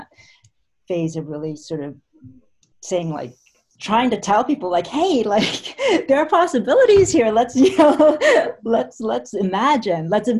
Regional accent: Canada; moved away as an adult; now in New York City, United States; And I'm from Canada. I was born and raised from Canada, and then I came to the United States for undergraduate college

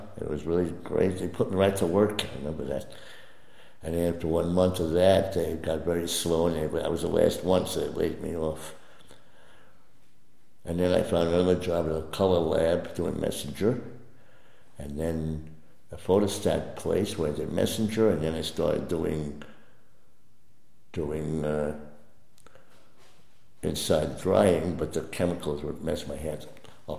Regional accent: Patchogue, New York, United States; also born or lived in Bronx; I was born in Lenox Hill Hospital in the city, New York, and for 3 years I lived in the Bronx

